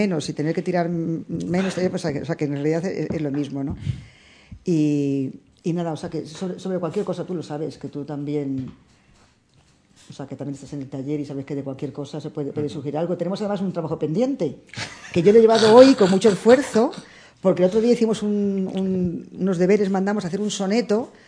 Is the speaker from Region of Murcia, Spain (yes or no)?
no; Tomelloso, Castilla-La Mancha, Spain; Yo actualmente, aunque soy de Tomelloso, actualmente tengo allí la casa y conozco más gente